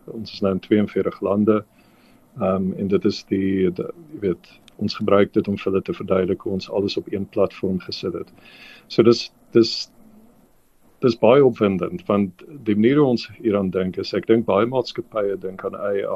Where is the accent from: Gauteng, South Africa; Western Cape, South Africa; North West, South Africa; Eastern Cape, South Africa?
Gauteng, South Africa; Benoni; Ek het groot geword in Benoni en toe matriek het ek beurs gekry by Metropolitan en as gevolg daarvan het ek by die Universiteit van Kaapstad gaan studeer